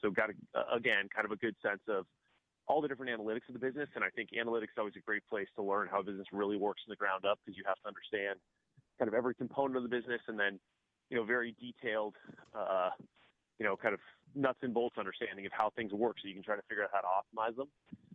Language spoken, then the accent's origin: English; Phoenix, Arizona, United States; also born or lived in Tucson; I did. I grew up in Phoenix, Arizona. I was born in Tucson, and then when I was about 5 years old, moved to Phoenix and lived in Phoenix until I left for college.